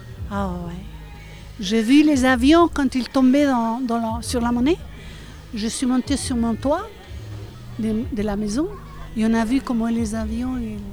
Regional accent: Santiago, Santiago Metropolitan Region, Chile; moved away as an adult; now in Nantes, France; j'habite à Nantes, je viens de Santiago du Chili, je suis retraitée. Je suis arrivée en 76. J'ai quitté le Chili en 74.

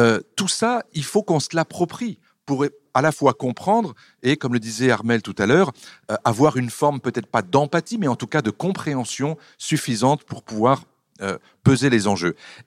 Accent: France; c'est aussi parce que chez nous en France, il n'y a plus de service militaire depuis 1996

